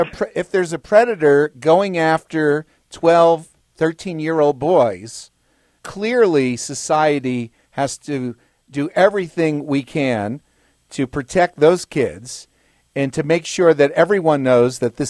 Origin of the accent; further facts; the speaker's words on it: New Jersey, United States; I'm from New Jersey.